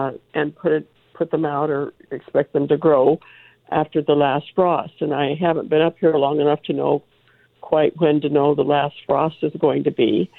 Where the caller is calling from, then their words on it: Placerville, California, United States; also born or lived in San Diego; I'm calling you from Placerville, California, again.